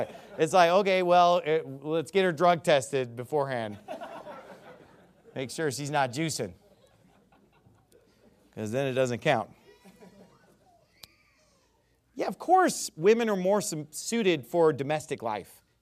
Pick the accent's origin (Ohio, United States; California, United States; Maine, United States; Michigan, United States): California, United States; because I'm from Northern California. I've been to those places, and so it's something that I kind of grew up with.